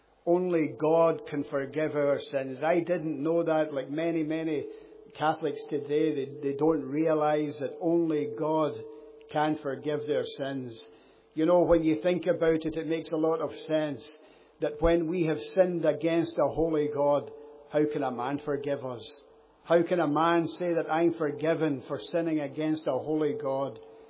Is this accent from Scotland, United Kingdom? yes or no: yes; Dumbarton, Scotland, United Kingdom; now in Northern Ireland; I'm not from Northern Ireland, for those that don't know me. I was born just outside Glasgow, Dumbarton, the place I was born. I was born and brought up into a Roman Catholic family in that place.